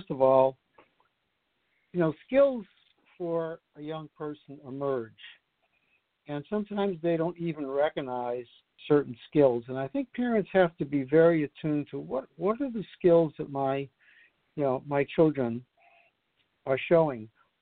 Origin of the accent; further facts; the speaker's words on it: Brooklyn, New York, United States; growing up in Brooklyn, New York, at the time I did, you know, when I needed money, I used to go to Lincoln Terrace Park with a wagon